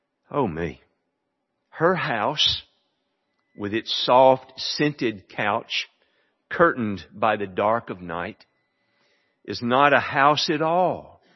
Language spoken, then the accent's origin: English; Alabama, United States; I grew up in hunting in Bankhead Forest